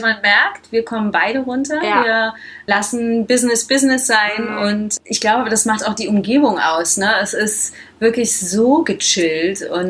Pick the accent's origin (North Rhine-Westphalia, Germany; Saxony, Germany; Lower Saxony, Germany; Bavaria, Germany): North Rhine-Westphalia, Germany; Cologne; Ich bin Kölnerin